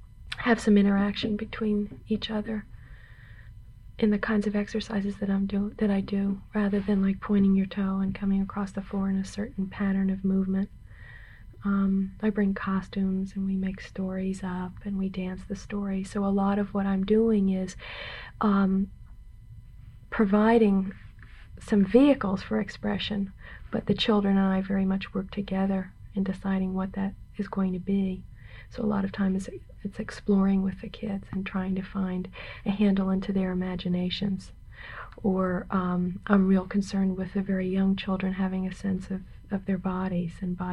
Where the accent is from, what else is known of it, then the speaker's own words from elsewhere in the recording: California, United States; I tell them my name, and I tell them that I'm visiting from California